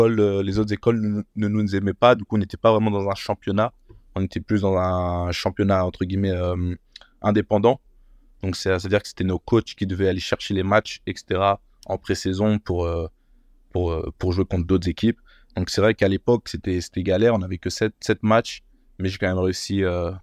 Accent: France; accent: French; j'ai l'accent français.

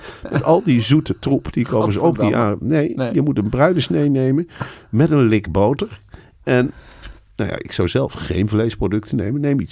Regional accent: Netherlands; Zijn wij Nederlanders helemaal niet op toegerust.

